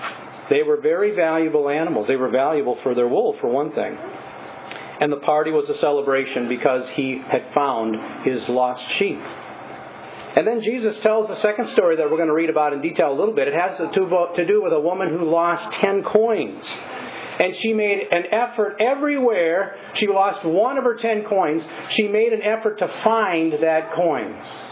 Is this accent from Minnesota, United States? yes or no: yes; Albert Lea, Minnesota, United States; We traveled from my hometown of Albert Lea to where my grandparents lived, probably about 50 miles away.